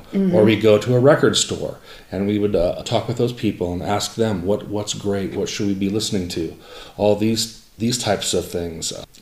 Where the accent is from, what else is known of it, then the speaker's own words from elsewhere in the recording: Ames, Iowa, United States; born there; And Kathy, she was born in Mount Pleasant, and I was born in Ames. We both lived here probably for a while, and then we both ended up out in Los Angeles area.